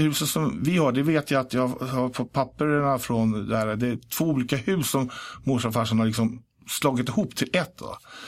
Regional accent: Stockholm, Stockholm County, Sweden; also born or lived in Järna; Jag är född inne på, jag tror Allmänna BB någonstans i stan, men då bodde vi i Stuvsta och sen flyttade vi ner till...

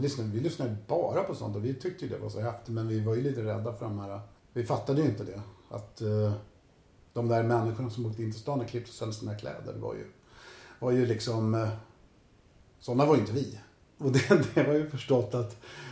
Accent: Krusboda, Stockholm County, Sweden; Jag menar, jag växte upp i Krusboda är ju bara en sån sak, där det bara var ungar.

